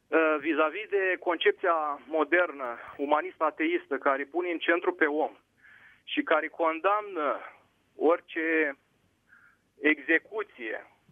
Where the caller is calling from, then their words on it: Bacău, Bacău County, Romania; din Bacău și ascult cu mult interes emisiunea dumneavoastră. Sunt un creștin practicant și un iubitor de pace.